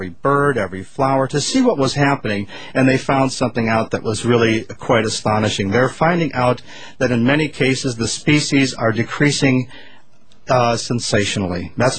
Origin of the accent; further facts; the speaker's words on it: Milwaukee, Wisconsin, United States; also born or lived in Minnesota; when I was growing up in the Midwest, I grew up in Milwaukee and areas of Wisconsin and Minnesota.